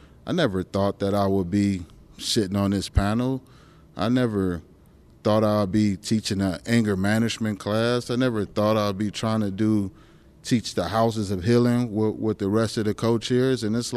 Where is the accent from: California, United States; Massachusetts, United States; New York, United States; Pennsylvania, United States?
California, United States; Compton; now in Alaska, United States; it's a little more resources here in Alaska, but I'm from Compton.